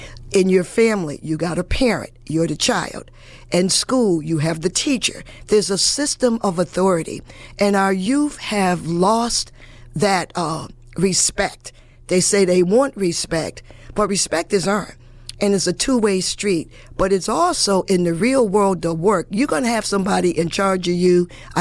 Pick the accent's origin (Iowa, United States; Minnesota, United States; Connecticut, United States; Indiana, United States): Connecticut, United States; Hartford; now in New Britain, United States; I'm originally from Hartford, and we could not do what we do in New Britain and Hartford. And that's just my opinion, but growing up there, I know it was not done.